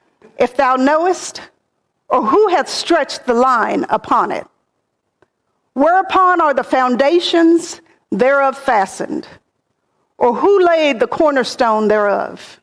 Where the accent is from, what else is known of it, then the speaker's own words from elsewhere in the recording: Kansas, United States; a little girl, growing up in Kansas, I attended Sunday school. And it was because our daddy